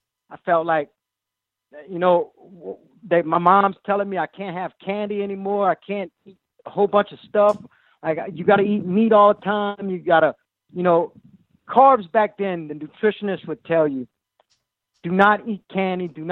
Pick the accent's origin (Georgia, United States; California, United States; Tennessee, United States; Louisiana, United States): Louisiana, United States; Thibodaux; I grew up in Thibodaux, Louisiana.